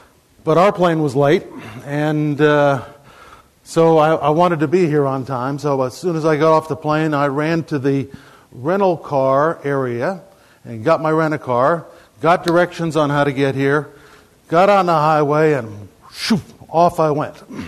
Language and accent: English; Texas, United States; and since I'm from Texas and American Airlines normally flies in and out of Texas a lot